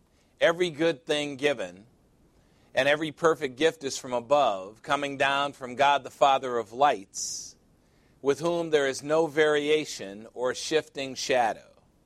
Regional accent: Chicago, Illinois, United States; I'm from Chicago, Illinois, here in the United States, a city that gets only 51 days of sunshine a year.

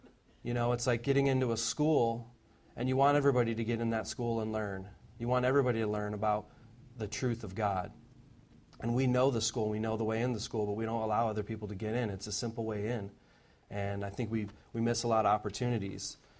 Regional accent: Iowa, United States; I'm originally from Iowa, but, you know, I'm also a Christian

